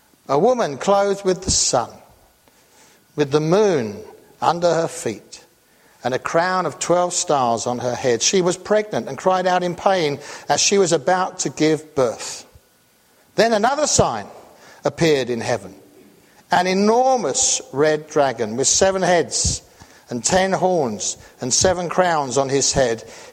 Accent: England, United Kingdom; now in United States; I'm being an Englishman

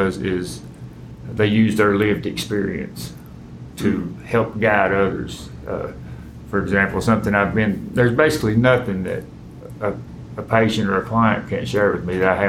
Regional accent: Hazard, Kentucky, United States; moved away as an adult; now in Clay City, United States; I'm from Hazard. I was born and raised in Hazard. I'm 49 years old. When I was 48, I moved to Menifee County, to Frenchburg. Since then, the past couple weeks, I've moved to live in Clay City.

